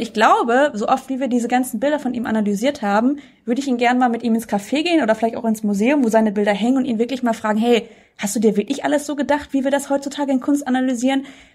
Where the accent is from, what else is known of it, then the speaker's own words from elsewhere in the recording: Gelsenkirchen, North Rhine-Westphalia, Germany; Da, wo der Moviepark ist. Gelsenkirchen. Das fängt schon an Kirchhellen. Also in Kirchhellen, Dorfgymnasium.